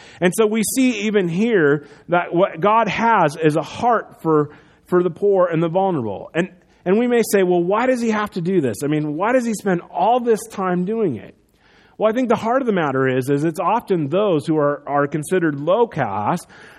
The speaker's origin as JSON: {"language": "English", "country": "United States", "said": "And it breaks my heart as an American that that's part of our history."}